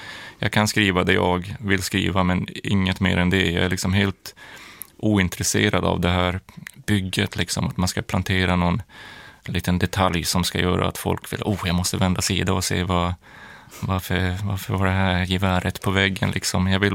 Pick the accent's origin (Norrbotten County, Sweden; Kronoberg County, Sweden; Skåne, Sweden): Norrbotten County, Sweden; Luleå; Jag är uppvuxen i Luleå